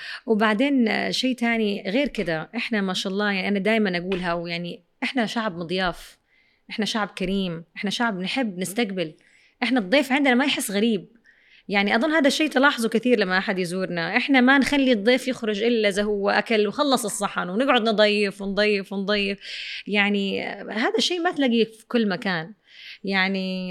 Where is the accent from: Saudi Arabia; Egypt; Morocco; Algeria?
Saudi Arabia; moved away as an adult; انا ما خرجت من السعوديه كانت مره صغيره، فعايشه في بيت اهلي